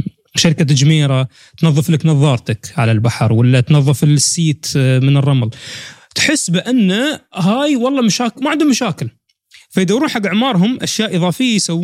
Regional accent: United Arab Emirates; أنا إماراتي ما أحصلها في الإمارات

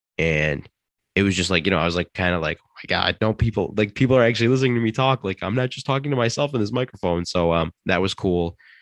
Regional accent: Detroit, Michigan, United States; now in East Lansing, United States; I'm from the Metro Detroit area. I'm currently in East Lansing. I go to school at Michigan State.

